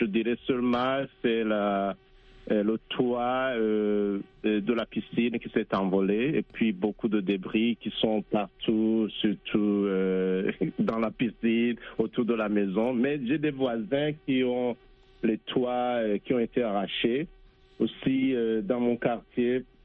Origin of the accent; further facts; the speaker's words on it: Burundi; je viens du Burundi, je suis originairement du Burundi, où j'ai vécu un temps de guerre.